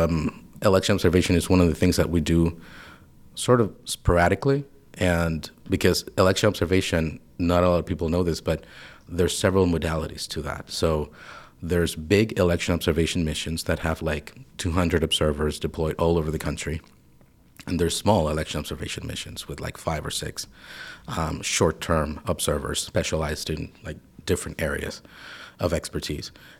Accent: Venezuela; moved away as an adult; now in Buenos Aires, Argentina; I'm originally from Venezuela, and I used to work with a domestic election monitor there called Sumate for about 4 to 5 years. And then I moved to Buenos Aires, Argentina

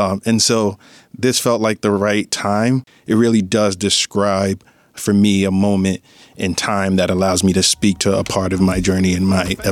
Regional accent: Ghana; now in New York City, United States; As you mentioned, I grew up in Ghana, moved to the Bronx. Moved to Harlem, New York first, where I was first introduced to hip hop.

